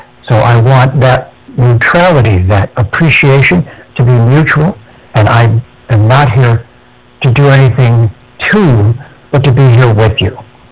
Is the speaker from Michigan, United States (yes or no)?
yes; Detroit, Michigan, United States; I was born in Detroit, Michigan, and I was raised there.